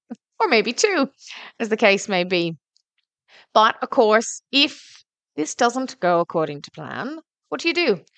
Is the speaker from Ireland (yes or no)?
yes; Ireland; growing up in Ireland